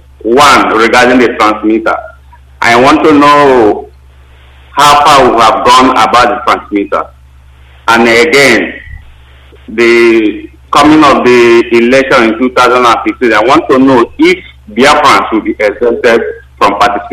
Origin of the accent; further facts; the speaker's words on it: Abia, Nigeria; now in Thailand; Yes, I am from Abia State in the Amachi Autonomous Community in Isiolangba North. That is my village.